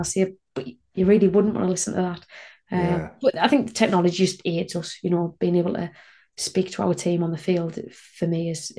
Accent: Northeast, United States; I'm from the Northeast, so I kind of talk a lot.

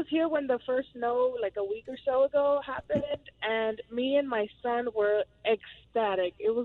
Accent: Texas, United States; But we're from Texas. We're born and raised.

